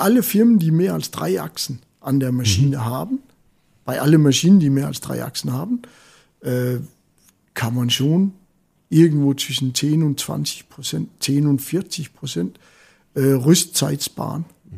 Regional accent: Denmark; German is a second language; ich komme ja aus Dänemark

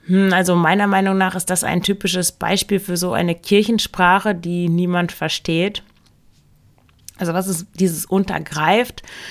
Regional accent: Lower Saxony, Germany; Und ich komme ja aus dem Emsland und das Bistum Osnabrück, ja, da gehört auch das Emsland dazu.

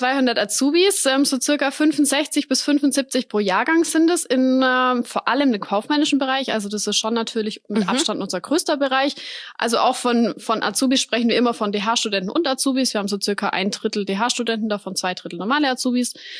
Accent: Weikersheim, Baden-Württemberg, Germany; Ansonsten bin ich auch jemand, der hier aus der Region kommt, also aus dem Taubertal. Ich bin in Weigersheim aufgewachsen, lebe dort bis heute. Wir haben dort ein Haus gebaut, bin dort in der Heimat

